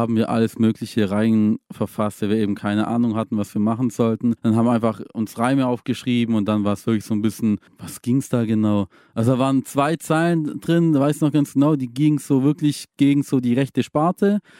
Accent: Rottenburg, Germany; Ich komme aus Rottenburg, im Ortsteil von Rottenburg.

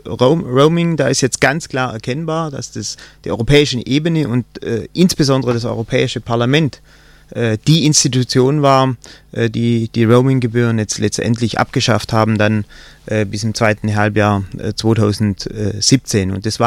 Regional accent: Horgenzell, Baden-Württemberg, Germany; Gemeinderat meiner Heimatgemeinde Horgenzell im Landkreis Ravensburg

